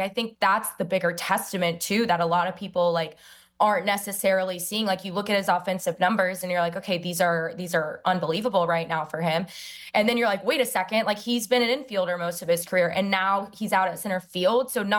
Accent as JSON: {"language": "English", "region": "North Carolina", "country": "United States", "said": "I'm from North Carolina. So, like, everyone's like, who's your team? And so, like, a lot of North Carolinians were like drawn to the Braves."}